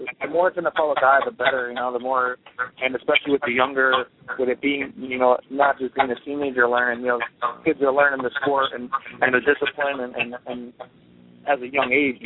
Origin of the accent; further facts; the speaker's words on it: Paterson, New Jersey, United States; Growing up, I didn't have a lot, and I'm from Paterson, New Jersey, so kind of a tough city.